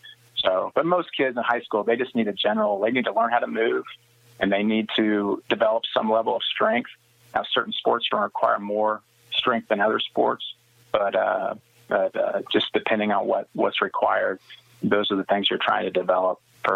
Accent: Smith Center, Kansas, United States; I mean, growing up in Smith Center, like, that was it.

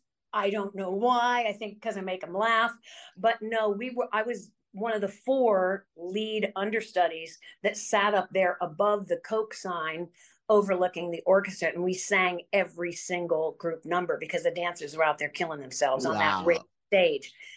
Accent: Lancaster, Ohio, United States; You know, I'm from Lancaster, Ohio, grew up extremely poor, and I learned how to sing.

